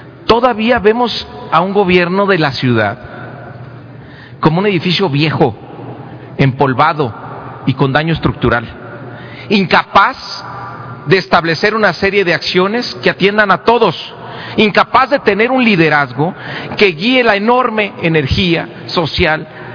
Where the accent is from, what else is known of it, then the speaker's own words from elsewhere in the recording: Mexico; Por eso seguimos aquí, por eso somos mexicanos.